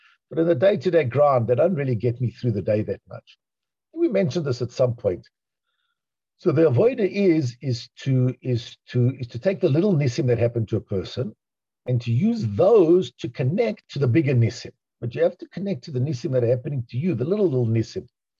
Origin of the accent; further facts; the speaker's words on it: South Africa; I'm a South African guy.